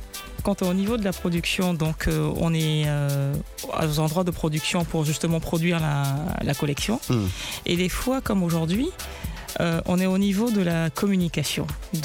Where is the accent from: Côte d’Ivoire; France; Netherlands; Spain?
Côte d’Ivoire; comme on aime dire chez nous en Côte d'Ivoire.